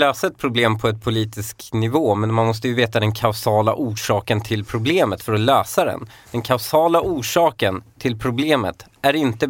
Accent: Husby, Stockholm County, Sweden; jag växte upp i Husby så levde mina föräldrar på socialbidrag.

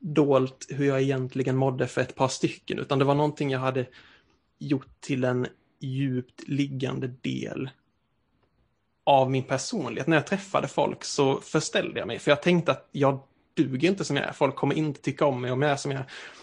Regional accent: Asarum, Blekinge, Sweden; moved away; Men när jag kom till Lund så hamnade jag i en väldigt annorlunda situation än vad jag hade varit i hemma i Asarum. För att hemma i Asarum, det är väldigt... Ja, får man säga lantligt

